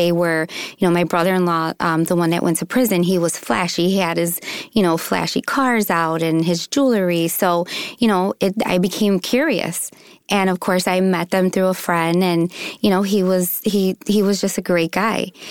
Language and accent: English; Chicago, Illinois, United States; No, you know, I'm from Chicago. I'm a city girl.